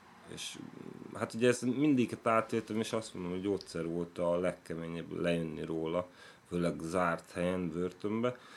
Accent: Székesfehérvár, Fejér, Hungary; born there; now in Budapest, Hungary; 36 éves, Székesfehérváron születtem, most már egy ideig Budapesten lakok.

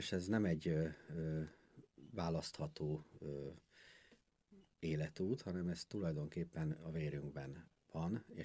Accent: Hungary; Muszáj ezt vinnünk tovább, de úgy, hogy örményként azért igaz magyarként is itt élünk, és ez az otthonunk.

